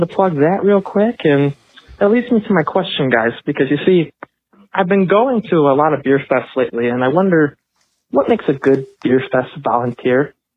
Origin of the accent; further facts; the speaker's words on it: Mundelein, Illinois, United States; I'm from Mundelein, Illinois. And they have a nice beer fest there.